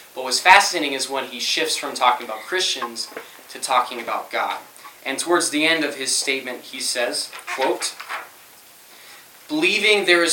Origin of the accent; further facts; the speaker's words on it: Scotland, United Kingdom; Now, you guys know I grew up in Scotland. It's the land of ancient castles, okay?